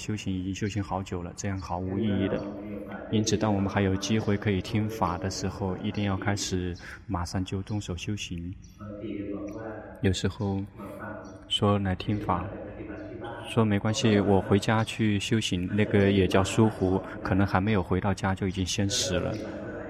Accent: Thailand; Chinese is a second language; 我们泰国人就比他们更有优势，因为我们出生就出生在佛教的国度

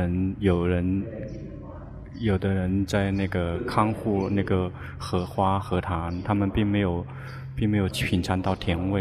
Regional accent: Thailand; Chinese is a second language; 我们泰国人就比他们更有优势，因为我们出生就出生在佛教的国度

